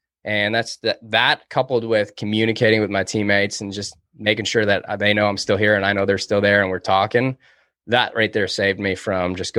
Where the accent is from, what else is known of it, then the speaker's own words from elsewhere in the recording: Detroit, Michigan, United States; now in Texas, United States; So I grew up in Detroit, and I don't know what to say. I mean, I played ice hockey. That's what we do. I mean, I live in Texas now